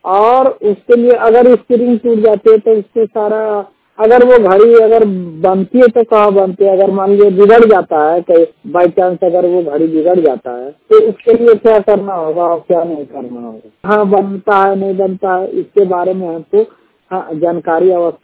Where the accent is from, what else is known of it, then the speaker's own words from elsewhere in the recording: Bihar, India; मैं गया डिस्ट्रिक्ट का रहने वाला हूँ, बिहार का।